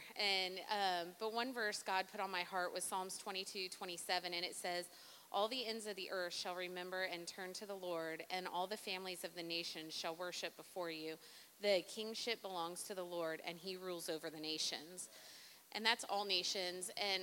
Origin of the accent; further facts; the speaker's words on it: Wichita, Kansas, United States; she has no idea we're from Wichita, Kansas, from Reliance.